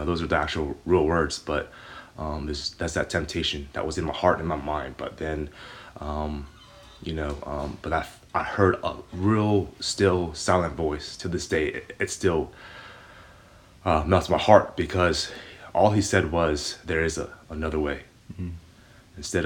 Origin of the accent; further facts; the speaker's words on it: Richmond, Virginia, United States; I was born here in Richmond, Virginia.